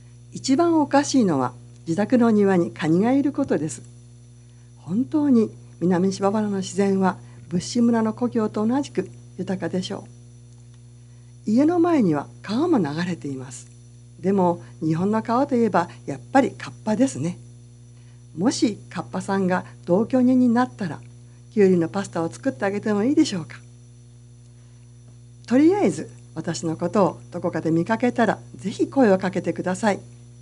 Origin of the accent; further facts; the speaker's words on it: Italy; Japanese is a second language; now in Japan; イタリアの田舎から日本の田舎へ。私のふるさとはど田舎です。ブッシスルティリノという小さな山あいの村で、人口はおよそ2000人ぐらいです。イオンのような大型スーパーはありません。